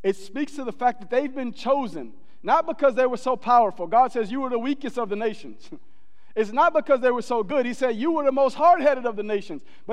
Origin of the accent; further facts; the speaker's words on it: Southern US, United States; But I'm from the South. I'm from the South, and in the South, children don't call grown-ups by their first name.